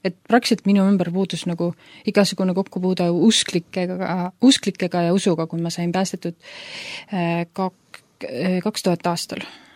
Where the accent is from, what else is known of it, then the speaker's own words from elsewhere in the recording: Juuru, Rapla County, Estonia; also born or lived in Tallinn; mina sündisin Juurus, see on siis Rapla maakonnas üks alevik ja kui ma lõpetasin keskkooli, siis ma tulin Tallinnasse elama ja ülikooli ja peale seda ma olen elanud siis enamus aja Tallinnast ja viimased kaks aastat Rootsis ja Hongkongis. Aga ma ei sündinud usklikusse kodusse